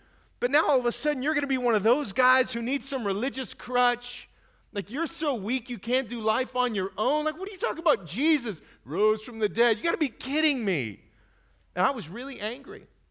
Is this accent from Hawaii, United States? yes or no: no; Fresno, California, United States; And I grew up in Fresno, by the way, just down the way.